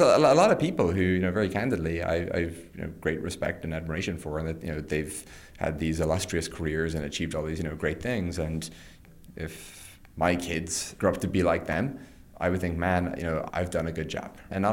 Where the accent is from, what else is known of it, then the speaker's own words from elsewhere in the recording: Ireland; if I were reading this kind of from afar growing up in Ireland, my view of the place would be very different to what it is that I, in fact, actually experience here.